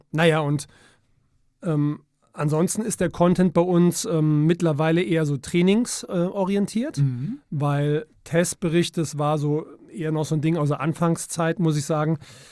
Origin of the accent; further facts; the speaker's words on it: Prüm, Rhineland-Palatinate, Germany; born there; also born or lived in Munich; now in Eifel, Germany; Ich bin gebürtiger Eifelaner, Prüm.